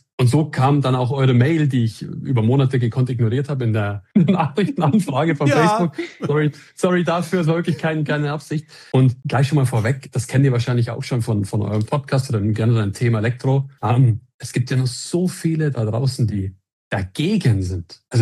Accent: Landshut, Bavaria, Germany; Also ich bin aus Landshut, aus dem schönen Niederbayern.

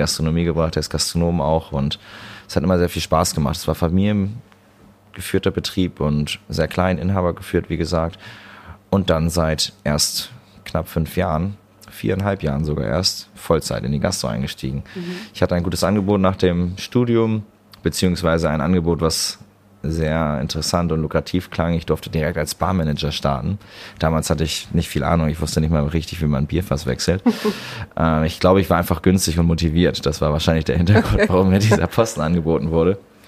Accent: Buxtehude, Lower Saxony, Germany; also born or lived in Mexico; Ich war ein paar Jahre in Mexiko, ich war ein paar Jahre hier, auch noch woanders. Und als Kind, da bin ich in Buxtehude aufgewachsen, also hier in der Nähe von Hamburg.

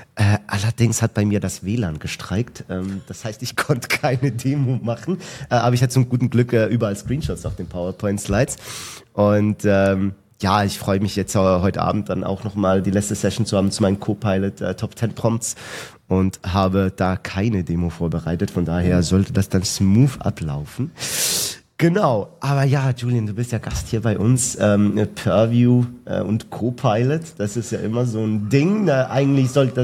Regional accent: Italy; Also wir als Italiener, da gehen da wirklich ab.

